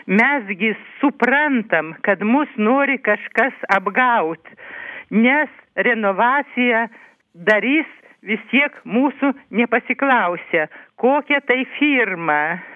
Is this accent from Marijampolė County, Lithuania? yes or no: no; Vilnius, Vilnius County, Lithuania; Aš esu iš Vilniaus … Mes visi Vilniaus žmonės